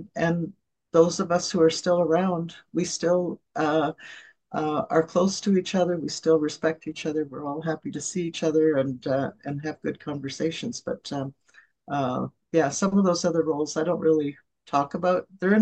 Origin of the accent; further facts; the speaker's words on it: Alderville, Ontario, Canada; I'm First Nations. I'm from Alderville.